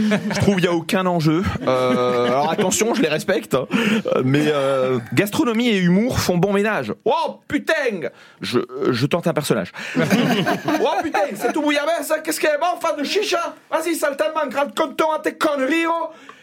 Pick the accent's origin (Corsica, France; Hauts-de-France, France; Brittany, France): Corsica, France; j'ai grandi en Corse.